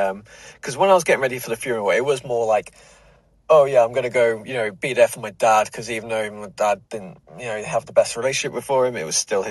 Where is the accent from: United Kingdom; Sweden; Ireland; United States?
United Kingdom; Newmarket, East of England; I grew up in Newmarket, which is just about 20 minutes away from Cambridge.